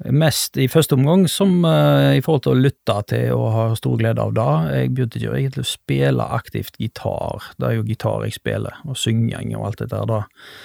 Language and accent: Norwegian; Stord, Vestland, Norway; ja, jeg er født og oppvokst på Stord, så jeg er nest yngst i en søskenflokk på 4.